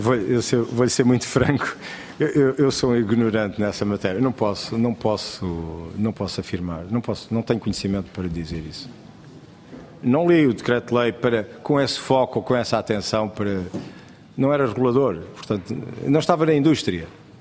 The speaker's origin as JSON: {"language": "Portuguese", "country": "Portugal", "said": "Eu gostava de ter participado como português, né?"}